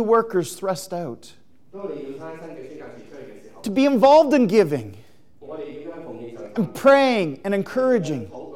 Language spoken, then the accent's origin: English; Canada; You're in many ways maybe more effective than I am as a Canadian to reach out to some of the new immigrants.